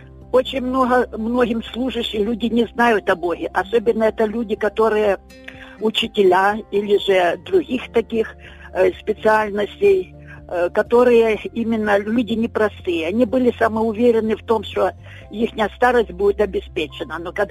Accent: Zmiiv, Kharkiv Oblast, Ukraine; Це Змійова, Харківська область.

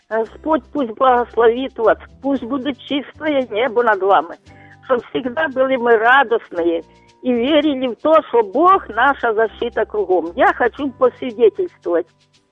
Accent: Dnipro, Dnipropetrovsk Oblast, Ukraine; Я з Дніпропетровська.

